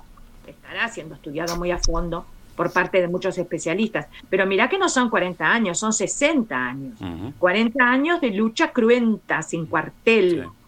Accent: Basque Country, Spain; como nosotros sufrimos, hemos sufrido y seguimos sufriendo como vascos

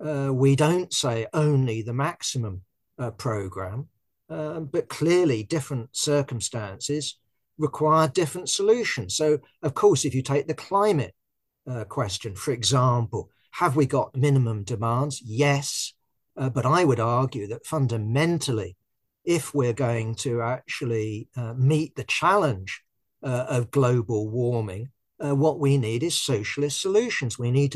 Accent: United Kingdom; I'm British

